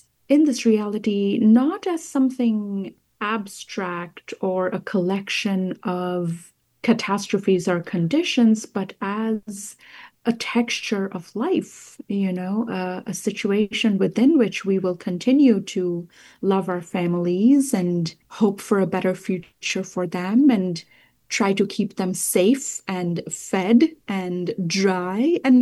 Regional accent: Kolkata, West Bengal, India; A Guardian and a Thief is a novel which is set in Kolkata, India, which is my hometown.

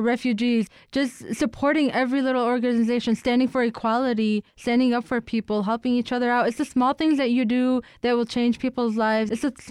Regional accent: United States; I'm just as American.

